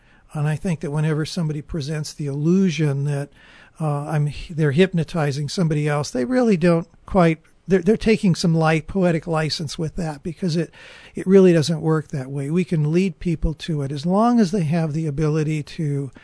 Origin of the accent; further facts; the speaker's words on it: Gary, Indiana, United States; I stopped by a radio station in my hometown of Gary, Indiana, watching a broadcast